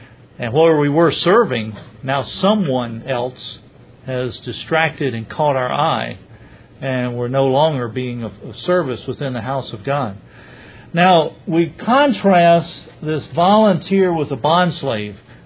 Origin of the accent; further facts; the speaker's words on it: Scotland, United Kingdom; I came from Scotland. And many of my relatives there were believers.